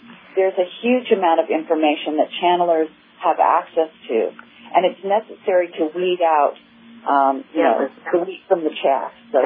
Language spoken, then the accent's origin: English; Cupertino, California, United States; Well, I grew up in Cupertino and the Saratoga area.